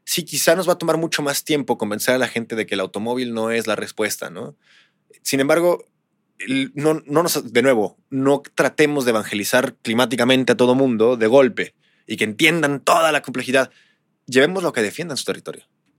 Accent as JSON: {"language": "Spanish", "region": "Chihuahua", "country": "Mexico", "said": "Yo soy de Chihuahua."}